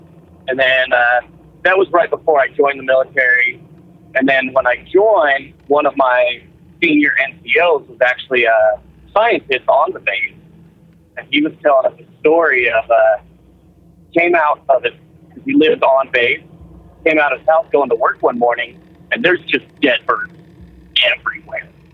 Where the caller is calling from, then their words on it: Las Vegas, Nevada, United States; I'm calling from Las Vegas, heading down to California currently.